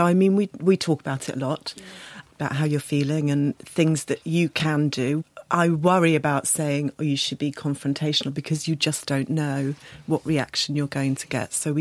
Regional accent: East of England, United Kingdom; Bedfordshire.

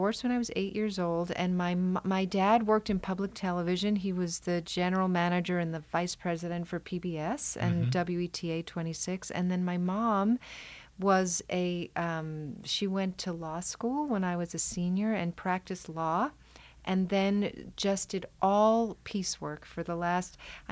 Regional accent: New York, United States; which I'm from New York, so it should be.

